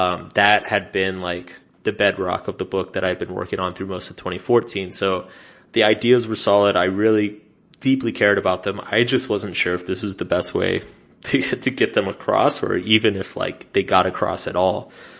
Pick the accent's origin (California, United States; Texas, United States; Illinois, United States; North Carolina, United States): Texas, United States; Austin; moved into this apartment in Austin, which is my hometown, by myself